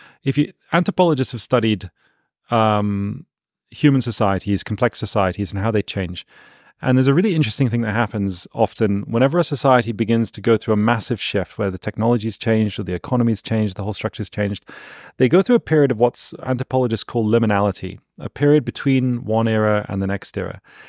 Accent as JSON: {"language": "English", "country": "United Kingdom", "said": "I'm British."}